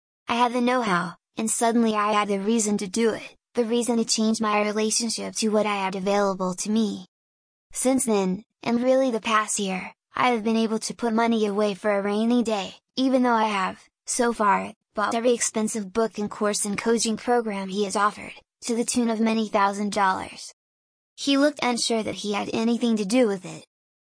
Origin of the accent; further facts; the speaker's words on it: Hungary; first language Hungarian; English is a second language; Hungarian is my mother tongue.